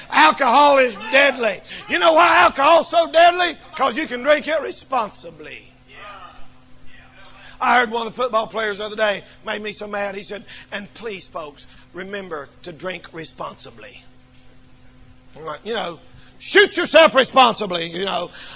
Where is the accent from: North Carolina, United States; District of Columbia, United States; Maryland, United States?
North Carolina, United States; I'm a redneck from the South, and I'm Southern, and I'm from North Carolina, and all of that.